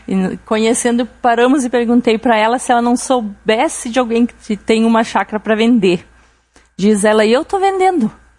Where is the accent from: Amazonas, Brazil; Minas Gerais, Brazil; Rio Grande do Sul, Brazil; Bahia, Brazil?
Rio Grande do Sul, Brazil; Nova Roma do Sul; also born or lived in Antônio Prado; now in Passo Fundo, Brazil; Eu nasci em Antônio Prado, criada em Nova Roma do Sul, que é interior ali de Antônio Prado.